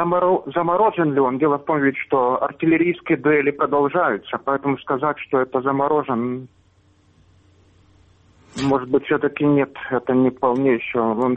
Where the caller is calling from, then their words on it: Sloviansk, Donetsk Oblast, Ukraine; Славянска.